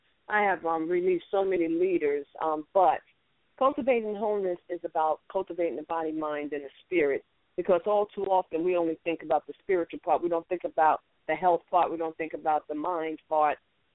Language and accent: English; New York, United States; I'm originally from New York, retired as an NYPD detective, and now I see the ages of when people get in trouble.